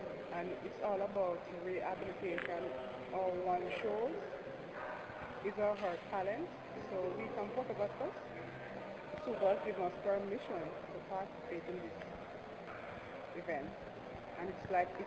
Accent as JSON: {"language": "English", "region": "Saint Catherine", "country": "Jamaica", "said": "I'm from Ola, St. Catherine, Jamaica."}